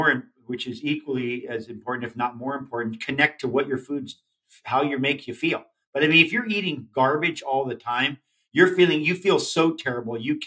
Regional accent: Hawaii, United States; I mean, I grew up in Hawaii, like I said, in a village.

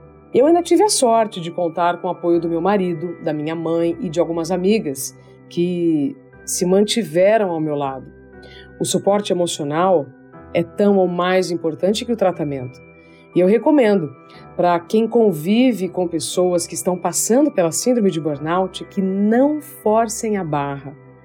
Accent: Paraná, Brazil; Quando chegou no Paraná, que é o meu estado natal, eu travei.

